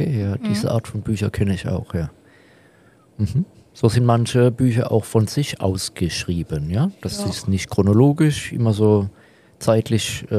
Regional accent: Baden-Württemberg, Germany; Ich bin im Kraichgau groß geworden und hinter diesem beschriebenen Berg von mir eben liegt der Odenwald. Also mein Elternhaus ist das letzte Haus im Kraichgau

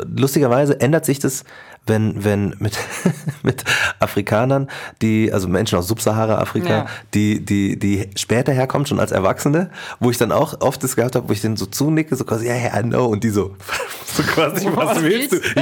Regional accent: Markt Schwaben, Bavaria, Germany; born or raised there

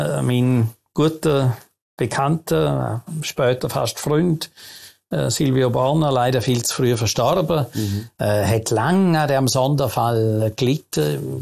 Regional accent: Vorarlberg, Austria; Als Vorarlberger habe ich so in Vorarlberg noch eine Bewegung miterlebt

